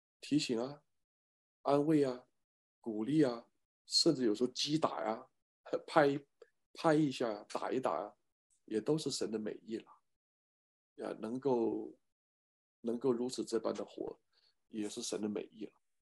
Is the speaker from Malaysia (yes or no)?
no; China; 你也很难逃避我们中国人这个 文化上的捆绑